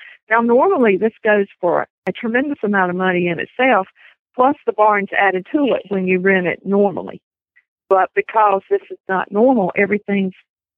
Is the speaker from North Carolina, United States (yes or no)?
yes; Shelby, North Carolina, United States; I'm from Shelby, North Carolina.